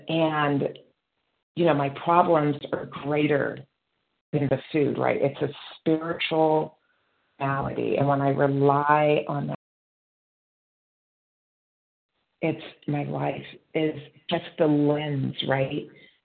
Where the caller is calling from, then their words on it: California, United States; recovered compulsive overeater. I'm calling from California.